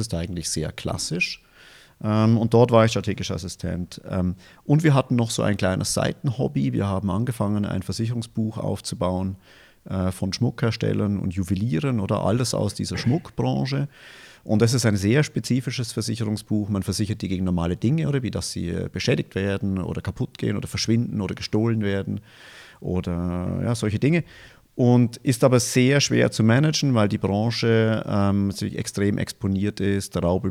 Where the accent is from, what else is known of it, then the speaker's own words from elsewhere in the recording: Bavaria, Germany; moved away; ein bisschen nördlich von Tübingen, da wohnt meine Familie. Seit den frühen 90er Jahren, ursprünglich sind wir aus Bayern, ich hoffe, man hört es noch ein bisschen.